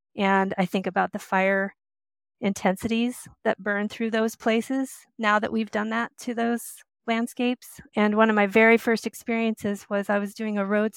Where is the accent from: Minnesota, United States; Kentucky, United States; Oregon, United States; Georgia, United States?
Oregon, United States; Cottage Grove; I grew up in Cottage Grove, Oregon during the timber wars and came from a family of loggers.